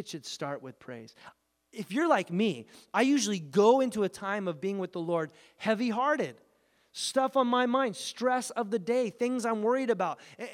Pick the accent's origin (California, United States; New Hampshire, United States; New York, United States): California, United States; I grew up in Southern California. I didn't, herd sheep.